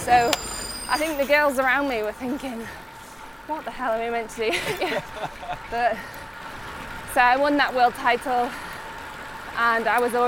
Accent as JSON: {"language": "English", "region": "Yorkshire and the Humber", "country": "United Kingdom", "said": "I'm really lucky that I come from Yorkshire because it's so popular now."}